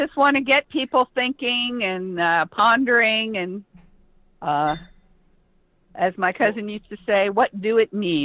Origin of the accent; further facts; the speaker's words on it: Beltsville, Maryland, United States; You know, where I grew up, and I grew up in Beltsville, Maryland, we had the Bowie Goat Man.